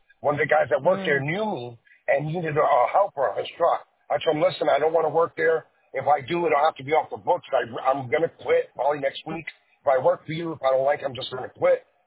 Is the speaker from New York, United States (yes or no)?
yes; Brooklyn, New York, United States; Saw that I was from Brooklyn, saw that I was tough, saw that I didn't just shut up to all the guys at work